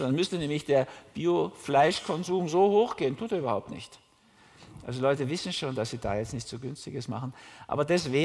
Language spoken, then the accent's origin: German; Austria; ich war schon mal in Deutschland, weil ich als Österreicher hier rübergekommen bin.